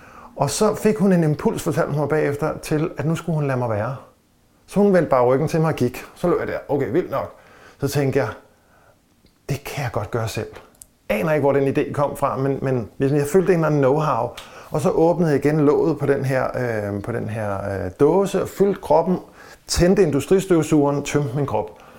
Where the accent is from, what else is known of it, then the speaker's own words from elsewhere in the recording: Sorø, Zealand, Denmark; jeg kommer fra Sorø og har spillet trommer i punkband, ikke?